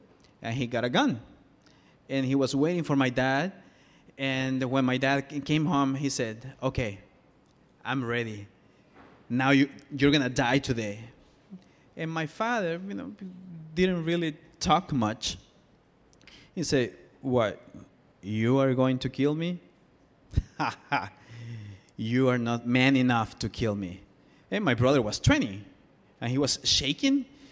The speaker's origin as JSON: {"language": "English", "country": "El Salvador", "lives_now": "United States", "said": "And I am from El Salvador originally"}